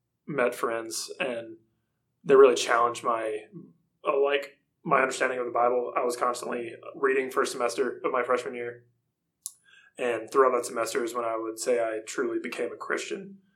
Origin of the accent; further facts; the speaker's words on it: Boiling Springs, South Carolina, United States; I am 21 years old. I'm a junior here at PC. I'm originally from Bowling Springs, which is like Spartanburg, South Carolina, so the upstate.